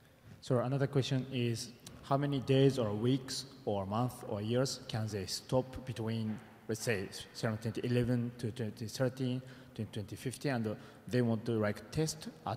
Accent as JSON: {"language": "English", "country": "Japan", "second_language": "English", "said": "So I'm from Japan, and my customer are using this kind of tools, and they would like to upgrade."}